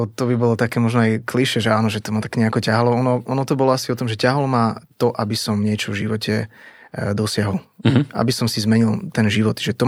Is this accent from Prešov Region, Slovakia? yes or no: no; Bratislava, Bratislava Region, Slovakia; Ja som v zásade chlapec z Petržalky, alebo teda vyrastal som v Petržalke, čiže úplná klasika.